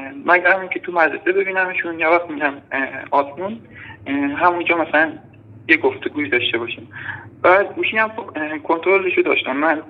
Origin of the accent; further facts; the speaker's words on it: Kashan, Isfahan, Iran; هم از شهرستان کاشان.